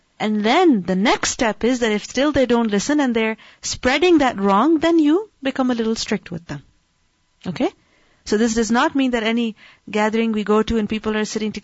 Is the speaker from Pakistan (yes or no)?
yes; Pakistan; I grew up in Pakistan.